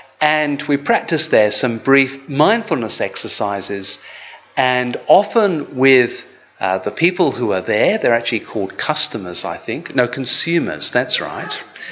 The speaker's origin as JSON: {"language": "English", "country": "United Kingdom", "tie": "born or raised there", "lives_now": "Australia", "said": "unlike growing up in Britain, by and large"}